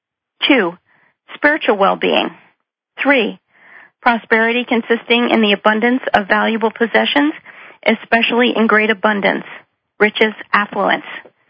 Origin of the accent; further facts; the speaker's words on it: New Jersey, United States; I grew up in New Jersey in the 50s.